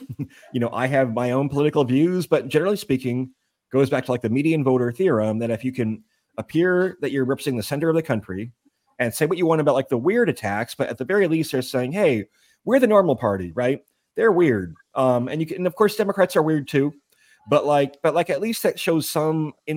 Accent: East Lansing, Michigan, United States; I'm from Michigan. Grew up in East Lansing, Michigan, Michigan State University.

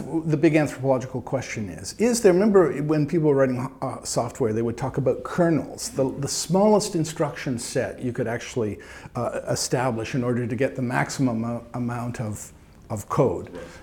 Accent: Canada; I'm speaking down perhaps as Canadian

